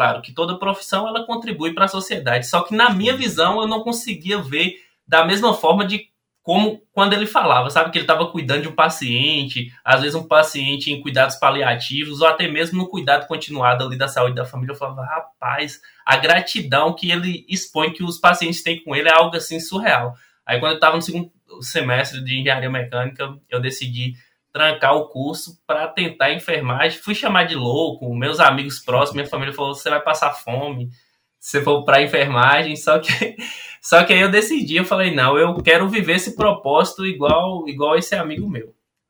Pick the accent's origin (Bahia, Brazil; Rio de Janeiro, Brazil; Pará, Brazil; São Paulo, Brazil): Bahia, Brazil; now in Montes Claros, Brazil; como o Thiago falou, eu sou baiano, sou da Chapada Diamantina, Bahia, mas atualmente eu moro em Minas Gerais, Montes Claros.